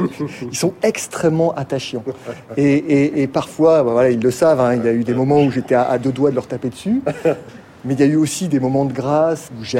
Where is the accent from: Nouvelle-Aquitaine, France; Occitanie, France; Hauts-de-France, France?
Hauts-de-France, France; Boulogne-sur-Mer; born there; now in Marseille, France; Je suis né à Boulogne-sur-Mer.